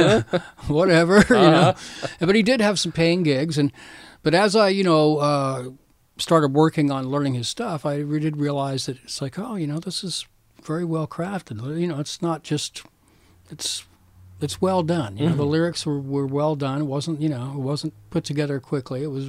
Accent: Florida, United States; And so I, like I said, I grew up in Florida, played in a lot of bands.

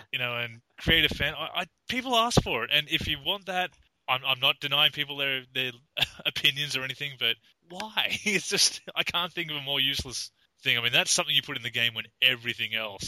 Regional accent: Australia; I'm Australian, so unfortunately I default to saying Z.

